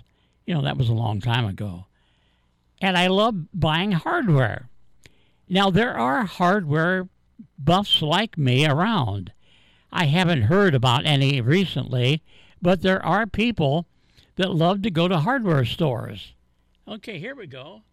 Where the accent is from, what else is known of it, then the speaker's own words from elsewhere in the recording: Bucyrus, Ohio, United States; I grew up in Bucyrus.